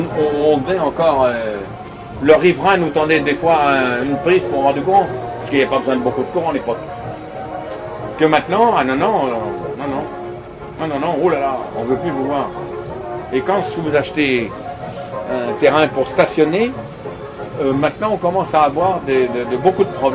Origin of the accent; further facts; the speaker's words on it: France; Je suis français à part entière.